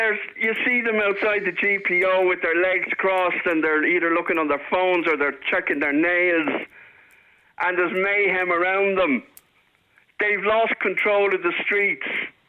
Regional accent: Dublin, Leinster, Ireland; Look, I grew up in Dublin. I'm born and bred Dubliner.

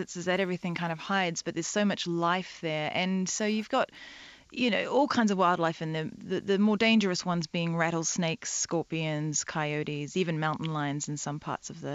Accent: New Zealand; also born or lived in London; New Zealand.

